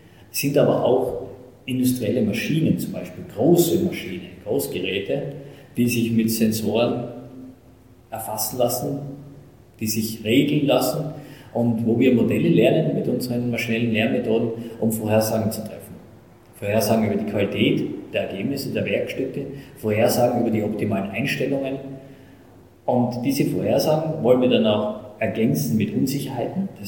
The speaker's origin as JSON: {"language": "German", "town": "Lassnitzhöhe", "region": "Styria", "country": "Austria", "tie": "born or raised there", "also_born_or_lived": "Graz", "said": "Also ich bin in der Steiermark geboren, in Unterbrömstetten bei Graz. Bin aufgewachsen in Lassnitzhöhe bei Graz, bin dann dort in die Schule gegangen und dann in Graz ins Gymnasium."}